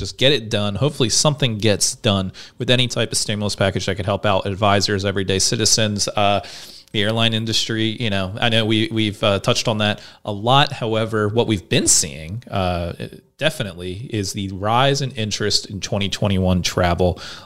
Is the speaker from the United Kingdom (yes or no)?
no; United States; accent: Philly Jersey; My Philly Jersey accent is going to have me mispronouncing that forever.